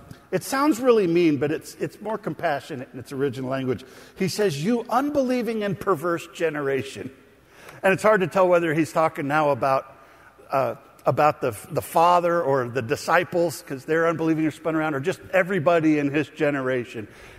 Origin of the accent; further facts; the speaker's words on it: Vancouver, Washington, United States; I grew up in Vancouver, so I was real close.